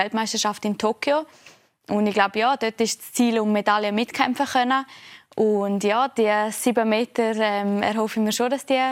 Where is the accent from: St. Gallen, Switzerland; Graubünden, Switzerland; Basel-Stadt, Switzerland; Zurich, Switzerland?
Graubünden, Switzerland; im Herzen werde ich immer eine Bündnerin sein oder bin eine Bündnerin.